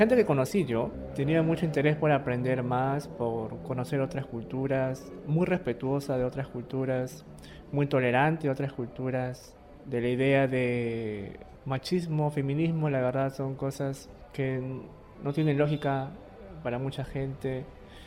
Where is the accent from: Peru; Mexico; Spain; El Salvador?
Peru; Y a veces uno como peruano a veces hace las cosas de manera espontánea, ¿no?